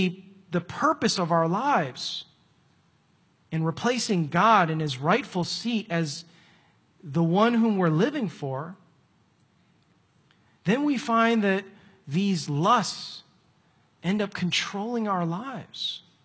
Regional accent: Philippines; I know, I'm Filipino, we eat weird things

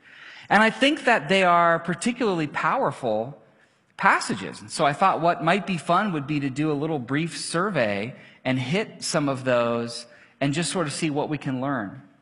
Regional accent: Ohio, United States; I always pictured the forest when I heard wilderness, because I'm from Ohio.

